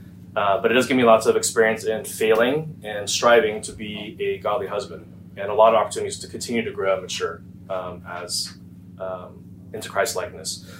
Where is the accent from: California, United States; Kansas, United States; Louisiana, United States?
California, United States; also born or lived in Washington, D.C.; I grew up in Orange County, moved to D.C., and then I moved my wife and 4 kids back from D.C. back here to Orange County about 10 years ago.